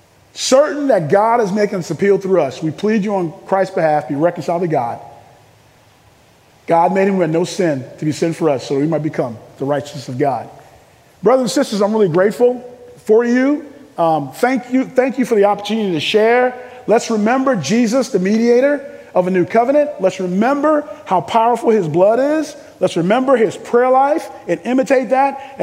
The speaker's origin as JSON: {"language": "English", "town": "New York City", "region": "New York", "country": "United States", "said": "It's interesting, when I'm from New York City, right? And so in New York City, you go to the UN, nobody can find parking, right?"}